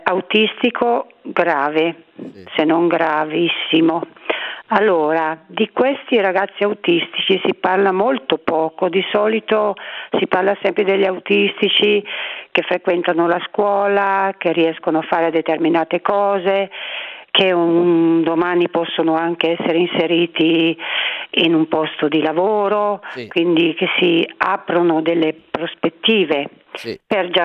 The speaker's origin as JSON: {"language": "Italian", "region": "Friuli-Venezia Giulia", "country": "Italy", "moved": "yes", "lives_now": "Lombardy, Italy", "said": "io oltretutto non sono neanche di queste zone, sono friulana, quindi trapiantata qui in Lombardia ormai da tantissimi anni"}